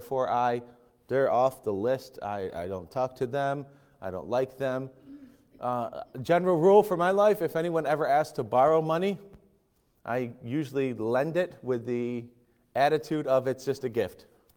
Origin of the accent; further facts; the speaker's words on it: United States; that's hard to do as an American, and a practical point.